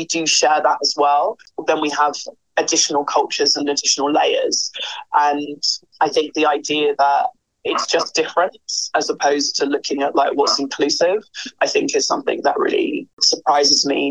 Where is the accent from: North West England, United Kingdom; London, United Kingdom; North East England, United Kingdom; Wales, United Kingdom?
London, United Kingdom; I'm from London. I'm from a Jamaican British family. And here, you know, what's really interesting was that I was raised in an ethnic minority family, but not an immigrant family